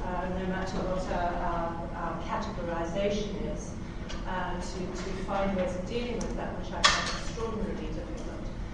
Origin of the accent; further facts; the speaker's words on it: South Africa; my regret that I have never been able to co-construct my identity as a South African through having been brought up separate from the majority of South Africans.